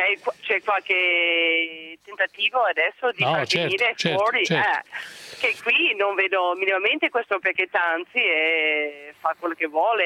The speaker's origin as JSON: {"language": "Italian", "country": "United States", "second_language": "Italian", "lives_now": "Padua, Italy", "said": "Intanto sono un po' emozionata perché non sono italiana, sono americana, quindi insomma."}